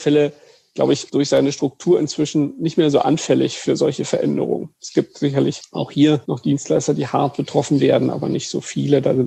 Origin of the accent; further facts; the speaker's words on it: Brandenburg, Germany; born there; Ich bin geborener Brandenburger